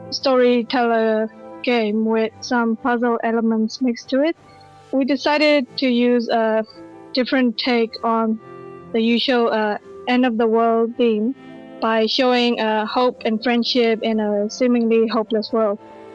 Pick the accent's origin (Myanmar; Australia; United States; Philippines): Myanmar; Yeah, I'm from Burma as well.